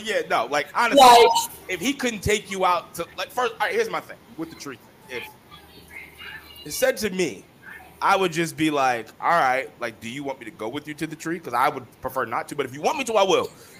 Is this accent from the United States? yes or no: yes; the North, United States; I'm from the North, but my family from the South.